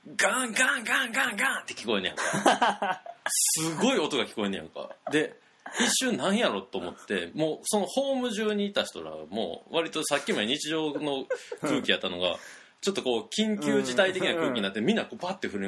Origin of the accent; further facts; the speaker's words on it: Mie, Japan; also born or lived in Osaka / Kyoto / Tokyo; 僕、三重県で生まれ育って、予備校大阪で学生時代京都で、で京都で大学卒業してからもしばらく住んで東京に出てきたりとかしてて